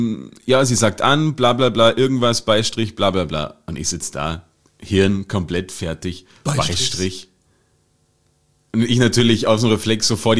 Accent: Germany; now in Austria; ich komme aus Deutschland

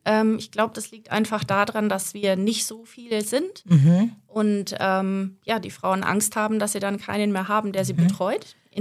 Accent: Coburg, Bavaria, Germany; Ich bin gebürtig aus der Nähe von Coburg und bin dort aufgewachsen. Und bin dann in Erlangen dort in die Schule für Hebammen gegangen.

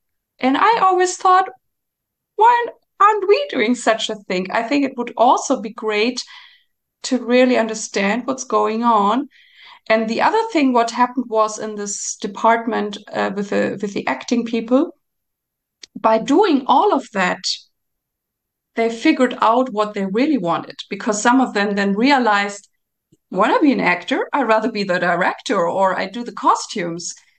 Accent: Nuremberg, Bavaria, Germany; she was an opera singer in Nuremberg, where I grew up in Germany.

